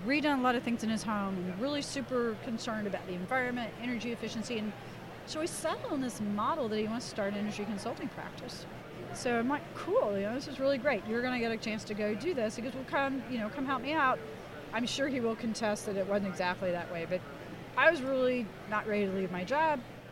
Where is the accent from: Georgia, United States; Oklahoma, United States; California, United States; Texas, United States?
Oklahoma, United States; Oklahoma City; I'm from Oklahoma City, which is why I live there now.